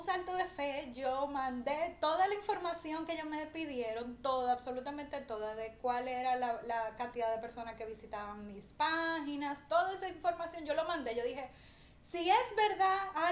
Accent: Dominican Republic; como dominicana yo me trabo un poco hablando el inglés.

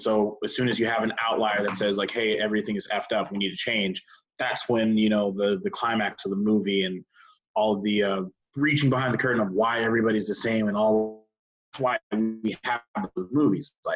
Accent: Texas, United States; my life experience being a black man growing up in Texas.

